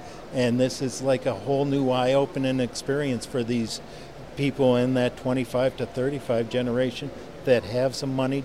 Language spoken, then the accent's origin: English; Connecticut, United States; I'm from Connecticut.